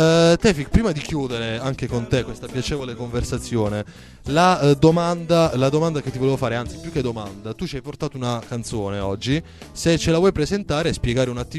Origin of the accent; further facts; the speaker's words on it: Taranto, Apulia, Italy; Da Taranto, ecco perché lo dico.